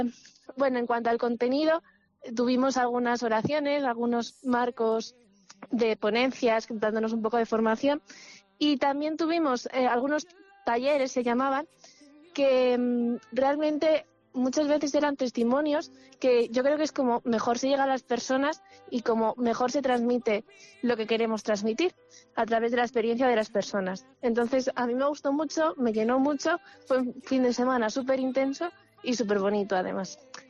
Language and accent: Spanish; Salamanca, Castile and León, Spain; now in Villamayor, Spain; de Salamanca, bueno, vivo en Villamayor